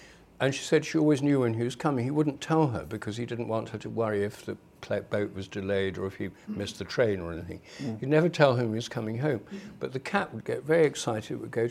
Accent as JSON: {"language": "English", "town": "Newark-on-Trent", "region": "East Midlands", "country": "United Kingdom", "tie": "born or raised there", "said": "That was a neighbour of mine in my hometown, Newark-on-Trent, in Nottinghamshire."}